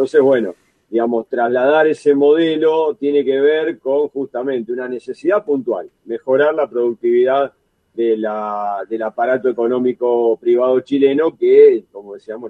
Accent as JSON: {"language": "Spanish", "country": "Argentina", "said": "a nosotros lo que más nos importa como argentinos"}